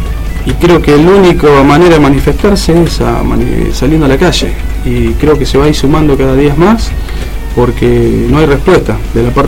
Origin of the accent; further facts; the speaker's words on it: Villa Gobernador Gálvez, Santa Fe, Argentina; somos de Villa Norgalves.